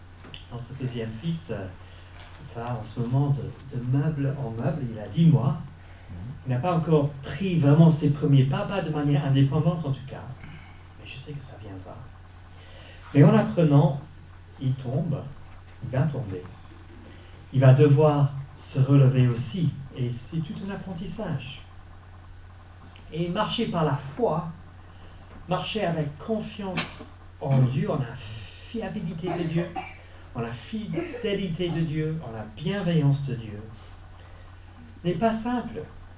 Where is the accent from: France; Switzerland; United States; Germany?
France; Chez nous en France, le travail peut sembler lent et certainement à contre-courant.